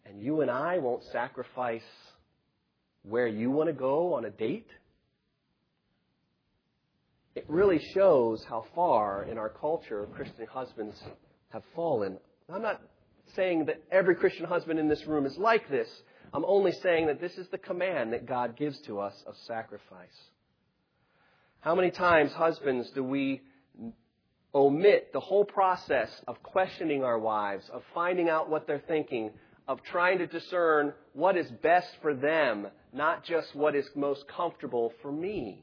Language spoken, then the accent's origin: English; Richmond, United States; I'm from Richmond, quiet, come here.